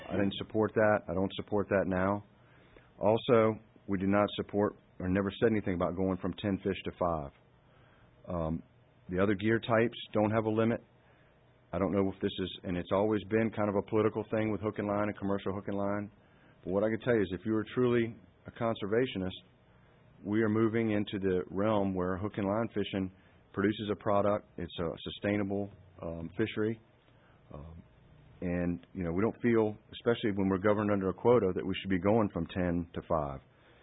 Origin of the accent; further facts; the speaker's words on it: Virginia Beach, Virginia, United States; I understand recreational anglers and tourists, especially to my hometown, Virginia Beach, come to catch fish.